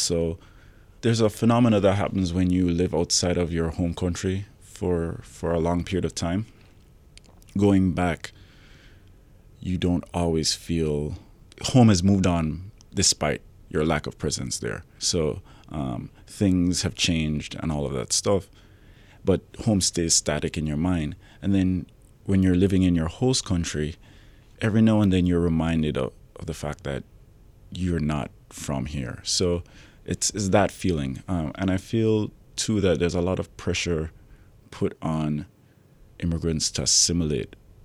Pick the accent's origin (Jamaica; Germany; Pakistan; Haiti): Jamaica; moved away as an adult; now in United States; I grew up in Jamaica. I was there until it was time to go to college, and I had the opportunity to come to the U.S.